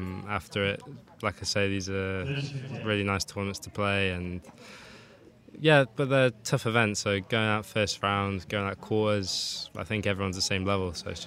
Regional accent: United Kingdom; I'm British

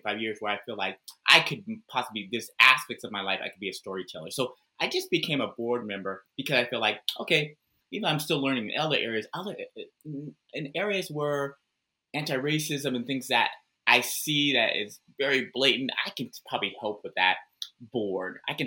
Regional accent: Altadena, California, United States; where I grew up at in Altadena, Pasadena, it was pretty privileged.

